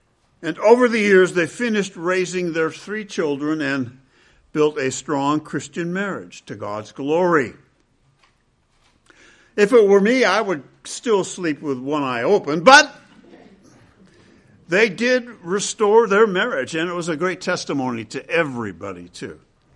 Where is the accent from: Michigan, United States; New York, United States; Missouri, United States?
Michigan, United States; Grand Rapids; I returned to the Lord and joined a local church in my hometown, Grand Rapids, Michigan.